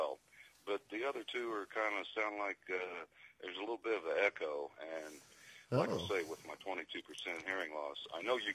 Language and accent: English; United States; I mean, I'm American.